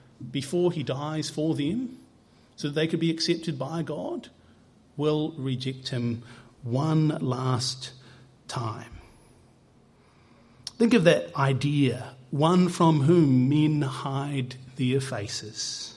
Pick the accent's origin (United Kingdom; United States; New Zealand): New Zealand; I know everyone in New Zealand because I'm from New Zealand.